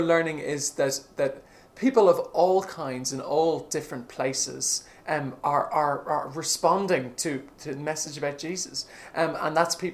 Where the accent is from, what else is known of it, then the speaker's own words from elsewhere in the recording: Dublin, Leinster, Ireland; I'm from Dublin. I'm from the north side of Dublin, the better half of Dublin, a place called Glasnevin. I'm one of four boys to my mum and dad. I'm the second. Grew up in Glasnevin, as I said, and lived there until I was really in college time.